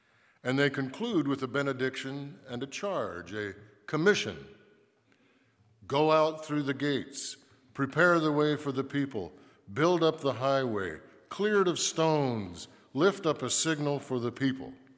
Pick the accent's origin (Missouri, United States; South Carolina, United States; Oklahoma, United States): Oklahoma, United States; Okeene; I never heard the word liturgy growing up in Oklahoma back in the previous millennium, even though I grew up in the home of a pastor, a Mennonite Brethren pastor.